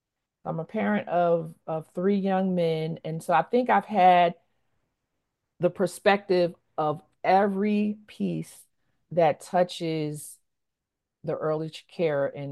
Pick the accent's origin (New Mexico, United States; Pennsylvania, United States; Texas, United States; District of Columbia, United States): Pennsylvania, United States; Philadelphia; now in Atlanta, United States; I am originally from Philadelphia. I came to Atlanta, Georgia to attend Spelman College.